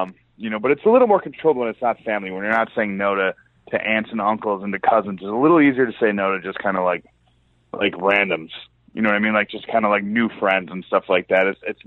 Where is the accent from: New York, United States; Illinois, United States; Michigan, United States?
Illinois, United States; Chicago; I'm from Chicago. Like, would I love eventually to one day go work back in Chicago and be around the places I grew up?